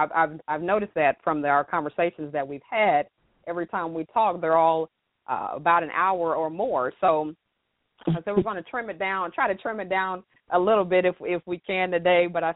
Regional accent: the South, United States; because I'm country and I'm from the South, kind of mid South, and I get called country all the time

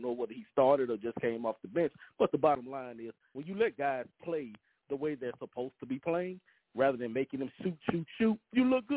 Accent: Louisiana, United States; You know, my New Orleans Pelicans, because that's my home state.

